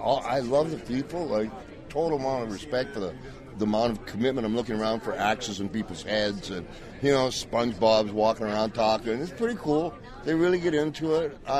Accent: Saskatoon, Saskatchewan, Canada; born there; I was born in Saskatoon.

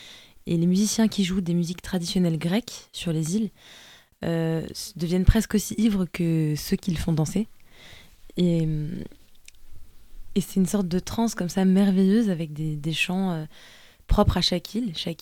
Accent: France; parce que j'ai grandi en France, mais l'âme de ma voix, j'ai l'impression qu'elle est grecque.

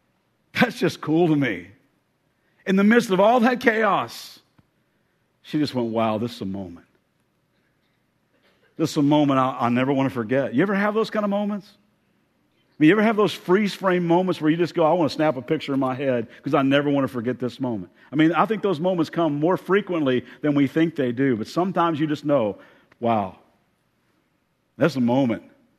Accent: Kentucky, United States; And I grew up in Kentucky, so I'm a Kentucky Wildcat fan.

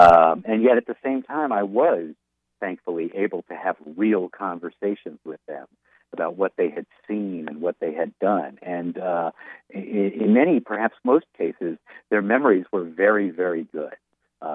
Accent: United States; no, je suis américain, no, I'm American

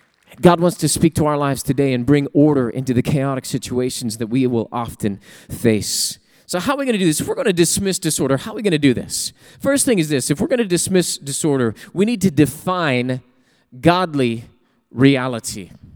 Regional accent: San Bernardino, California, United States; Wait, San Bernardino? That's my street, that's my hometown.

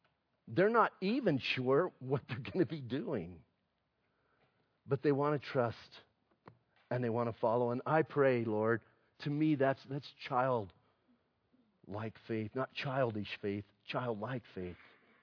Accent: Bisbee, Arizona, United States; I'm from Bisbee. That's not that far away.

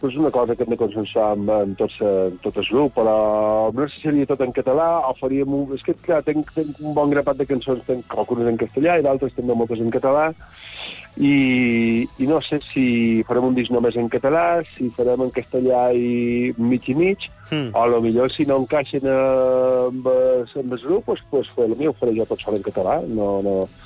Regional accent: Balearic Islands, Spain; accent: Mallorcan; also born or lived in Madrid; És perquè la meva llengua vehicular sempre ha estat el mallorquí a casa, el català

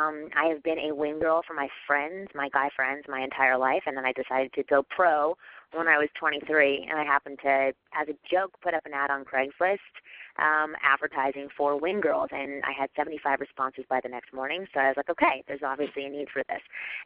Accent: Canada; I like her more because she's Canadian. Because I'm Canadian.

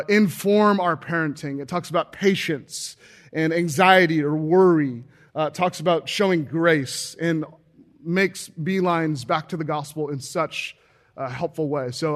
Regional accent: San Francisco, California, United States; I'm from San Francisco. We both are.

